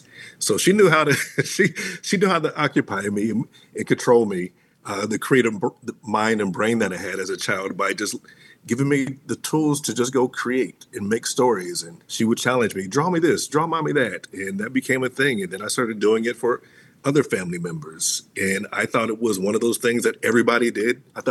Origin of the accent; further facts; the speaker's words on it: Dayton, Ohio, United States; Well, I'm originally from Southern Ohio, Dayton, Ohio, born and raised, and was always a highly creative little kid.